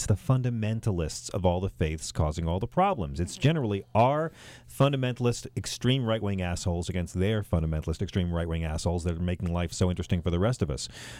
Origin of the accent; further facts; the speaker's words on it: New York, United States; Ladies, as a New Yorker, I'd really like to ask you both